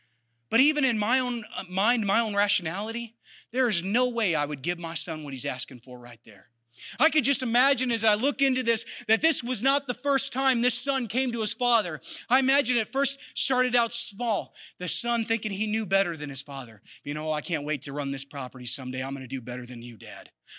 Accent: Iowa, United States; I'm from Iowa. We always used to have jokes about them eating people sometimes.

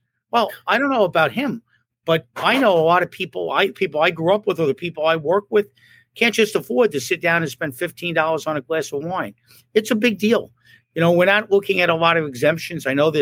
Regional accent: Queens, New York, United States; Well, as a downstate person and actually a city person, as I grew up in Queens.

